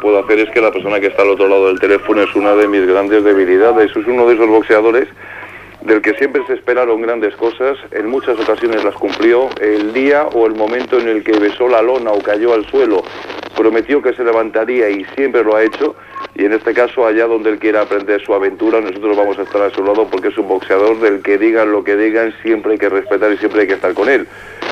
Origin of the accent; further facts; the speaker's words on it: Cuenca, Castilla-La Mancha, Spain; yo que soy de Cuenca